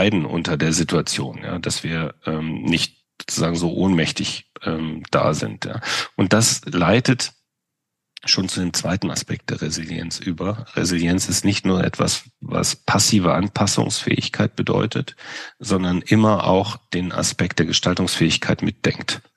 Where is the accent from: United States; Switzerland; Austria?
Austria; Vienna; und als Wiener kann ich das wirklich sagen, mitten in Europa.